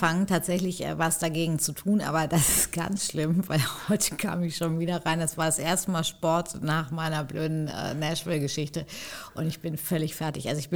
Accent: Italy; also ich bin ja Italienerin, ne?

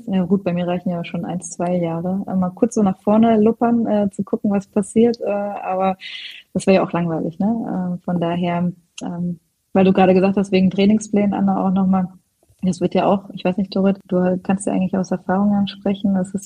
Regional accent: Hesse, Germany; moved away; dass ich nach dem Fußball gerne wieder in die Nähe meiner Heimat möchte. Ich bin bei Frankfurt am Main da in der Nähe.

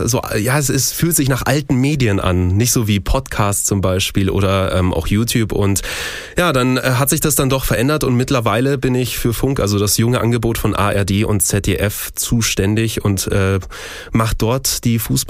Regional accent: Munich, Bavaria, Germany; born there; ich bin gebürtiger Münchner

